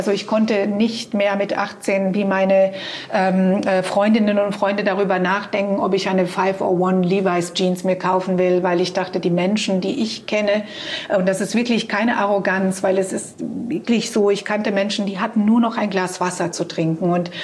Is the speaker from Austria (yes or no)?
no; Croatia; das ist das heutige Kroatien, wo ich herkomme, aber ich bin natürlich in Jugoslawien, natürlich sage ich, es ist Jugoslawien, weil ich bin ja 1973 geboren